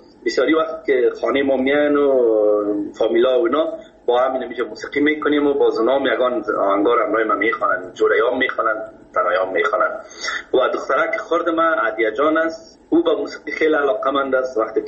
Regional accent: Kabul, Afghanistan; در فامیل که ما بزرگ شدیم ما از مردم خود کابل هستیم از شهر کونه کابل.

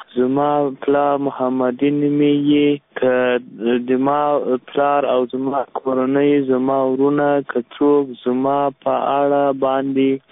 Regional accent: Ghazni, Afghanistan; زه اصلا د غزنی د ولایت یم.

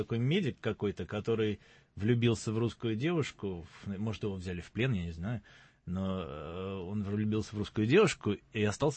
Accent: Saint Petersburg, Russia; also born or lived in Minsk; Я питерский. Хотя у меня... Месторождение в паспорте стоит Минск.

